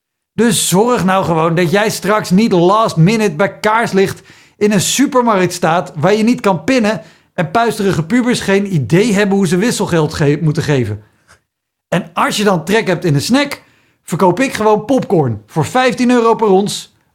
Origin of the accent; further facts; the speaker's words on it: Netherlands; Maar hé, wij zijn Nederlanders.